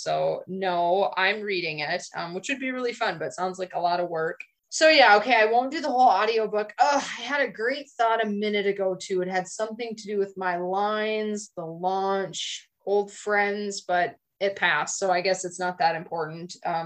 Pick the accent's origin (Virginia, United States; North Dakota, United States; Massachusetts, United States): North Dakota, United States; Bowman; There's one in my hometown of Bowman.